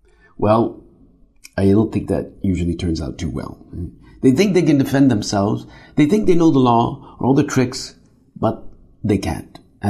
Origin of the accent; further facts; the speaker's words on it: Canada; I'm from Canada, and I'm one of the translators.